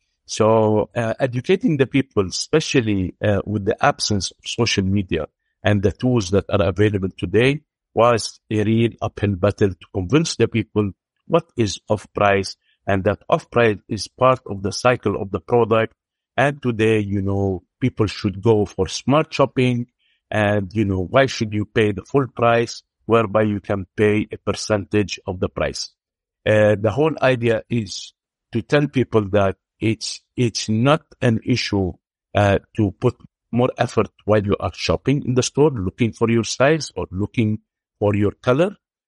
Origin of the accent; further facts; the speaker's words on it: Beirut, Beirut Governorate, Lebanon; now in Dubai, United Arab Emirates; Me and my partner, we are both Lebanese. We were raised in Beirut.